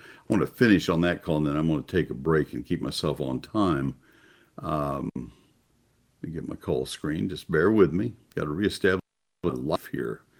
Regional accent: College Station, Texas, United States; that plant is so well adapted to Brazos County. I grew up in College Station

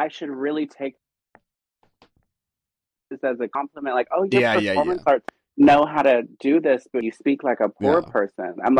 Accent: Appalachia, United States; born there; I'm Appalachian. I'm an Appalachian cutie. I was born an hour from where … grew up. So I'm very Appalachian pretty girl.

